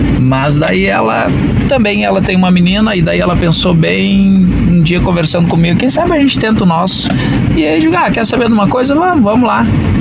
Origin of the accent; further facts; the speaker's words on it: Passo Fundo, Rio Grande do Sul, Brazil; sou de Passo Fundo, estava em Marau, uma cidade próxima